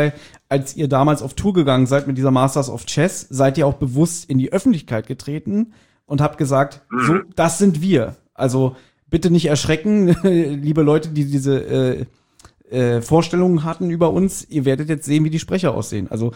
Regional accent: Berlin, Germany; wir sind ja alle drei, wir sind ja auch Berliner.

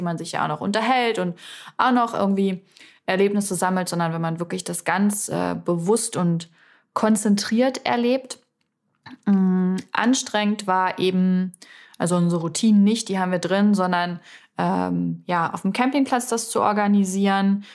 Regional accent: Salzwedel, Saxony-Anhalt, Germany; bis Salzwedel, also meine Heimatstadt, wo ja auch meine Mama zum Beispiel wohnt

